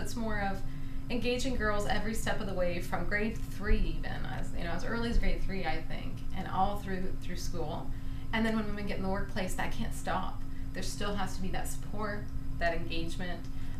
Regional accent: Kitchener-Waterloo, Ontario, Canada; Well, I'm from Kitchener-Waterloo, and I've worked at a variety of companies there

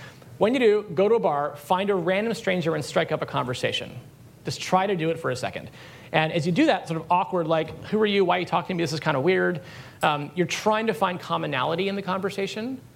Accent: California, United States; accent: New Yorker; In the beach in Southern California.

